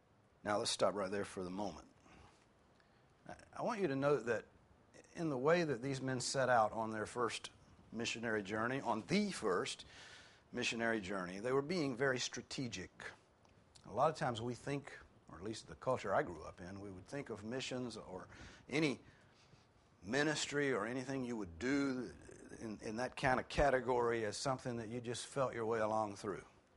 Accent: Rome, Georgia, United States; You know, I was from Rome, Georgia, for a part of my time

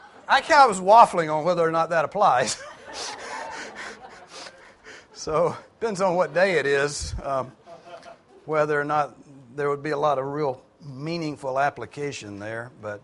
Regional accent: the South, United States; We lose track way back there in the 1700s, but we're Southern Americans, and that's different.

